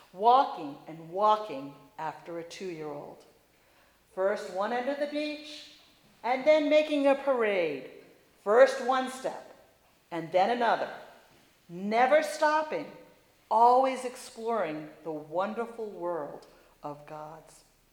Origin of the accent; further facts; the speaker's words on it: Rhode Island, United States; And I grew up in Rhode Island, and there was a place called Goddard Park. And it was about 2 or 3 miles from our house